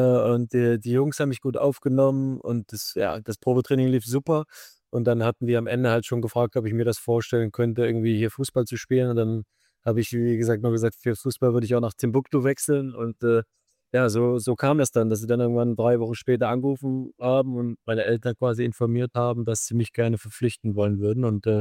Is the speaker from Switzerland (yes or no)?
no; Marktoberdorf, Bavaria, Germany; born there; Ich komme eigentlich gebürtig aus dem Allgäu, aus einem kleinen Dorf, Marktoberdorf heißt das.